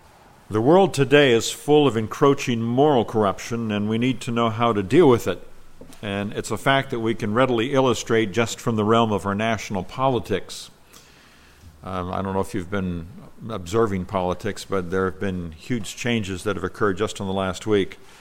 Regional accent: Nigeria; I was raised in Nigeria, West Africa. For 7 years we spent in Muslim territory.

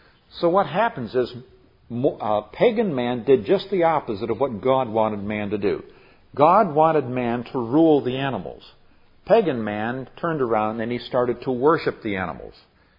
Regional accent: South West, Nigeria; I grew up in Nigeria, West Africa. In the first 7 years of my life, I grew up amongst animistic peoples, or the Yoruba tribe, in the southwestern part of Nigeria.

